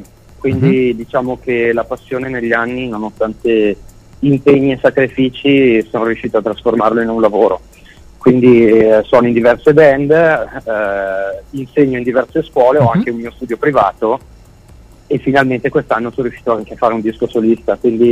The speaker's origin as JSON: {"language": "Italian", "town": "Bergamo", "region": "Lombardy", "country": "Italy", "said": "io sono di Bergamo"}